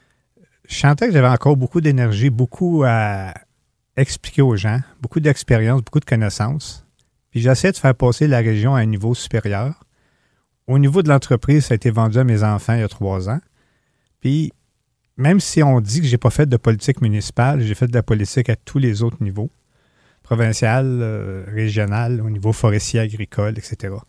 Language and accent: French; Gatineau, Quebec, Canada; quand je suis arrivé en 1980 dans la région. Je viens de la ville en passant, je viens de Gatineau, dans un petit quartier plein d'asphalte.